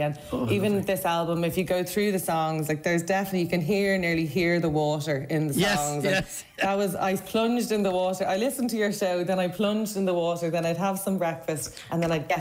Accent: Ireland; first language Irish; English is a second language; my first language is Irish. I it's always been such a huge part of my upbringing, and I love writing in the Irish language

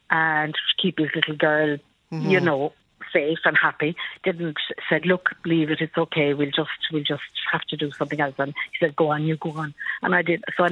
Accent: Dublin, Leinster, Ireland; I said, we're both from Dublin.

